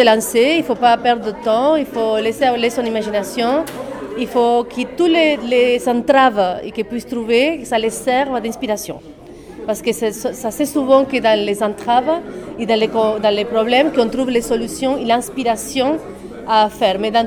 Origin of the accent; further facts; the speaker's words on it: Argentina; now in Marie-Galante, France; je suis originaire d'Argentine et j'habite ici à Marie-Galante depuis 7 ans